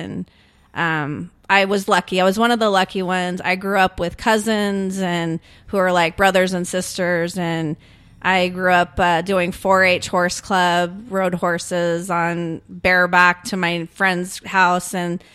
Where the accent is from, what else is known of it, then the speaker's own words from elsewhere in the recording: Happy Camp, California, United States; So I grew up in a very small community, Happy Camp, California, which is located up in the very rural mountains of Siskiyou County.